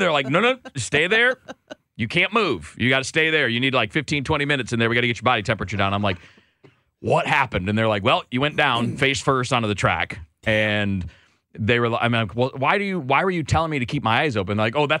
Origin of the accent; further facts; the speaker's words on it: Michigan, United States; because I came from the Midwest, I didn't know anything of heat down